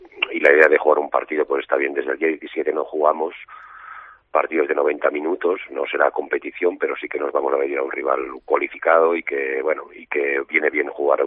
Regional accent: Tortosa, Catalonia, Spain; Sí, estuve en Tortosa, de donde soy.

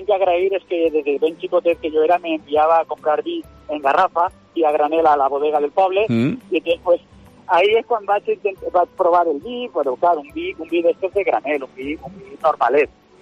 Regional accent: Valencia, Valencian Community, Spain; aquí a València, que és d'on soc.

